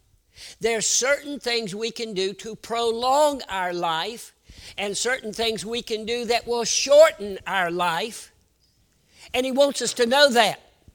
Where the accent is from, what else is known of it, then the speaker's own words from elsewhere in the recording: North Carolina, United States; born there; now in Iowa, United States; I was born in North Carolina, somewhat south, not quite as far south as Texas, but I was born in a nice climate.